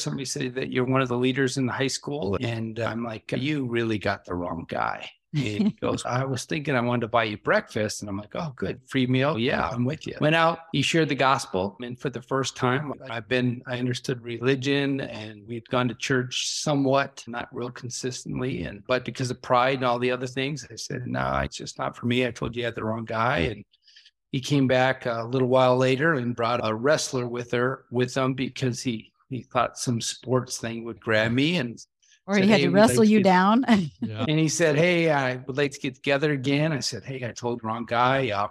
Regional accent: Brooklyn Park, Minnesota, United States; So we grew up in Brooklyn Park. Most people assume, oh, you grew up on a farm.

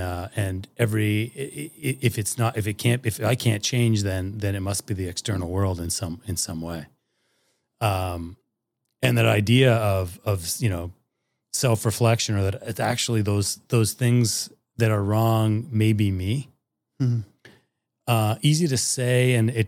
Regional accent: Canada; Yeah, well, I'm a Canadian.

